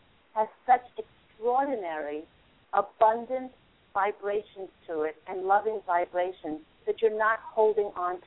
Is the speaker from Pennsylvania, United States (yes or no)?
no; New York, United States; born there; New York, New York. That's where I was born.